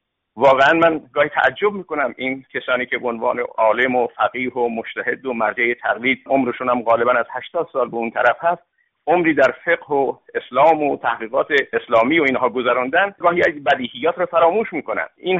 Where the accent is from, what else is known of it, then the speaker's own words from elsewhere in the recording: Iran; همه ما ایرانی هستیم